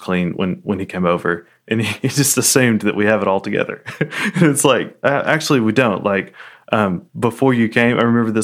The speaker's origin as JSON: {"language": "English", "country": "United States", "said": "this different culture, as an American"}